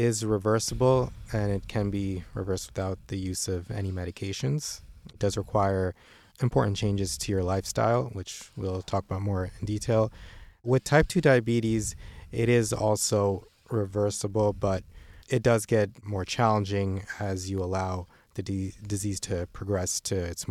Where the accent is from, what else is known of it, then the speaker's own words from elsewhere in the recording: New Jersey, United States; In central New Jersey in Monmouth County.